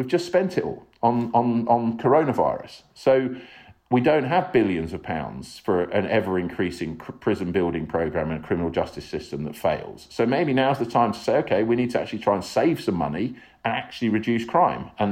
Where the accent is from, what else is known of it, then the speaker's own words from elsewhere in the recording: England, United Kingdom; and obviously I'm an English guy, I'm not trying to lecture them or tell them how to, you know, run their country.